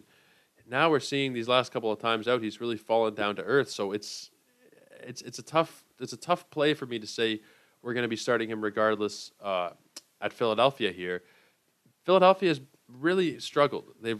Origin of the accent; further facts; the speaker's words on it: Toronto, Ontario, Canada; you guys know that I am from Toronto.